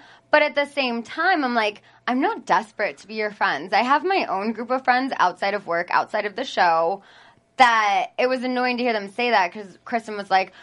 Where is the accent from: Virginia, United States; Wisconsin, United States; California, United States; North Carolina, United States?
California, United States; When I'm fresh to LA, I mean, I'm from Southern California, but fresh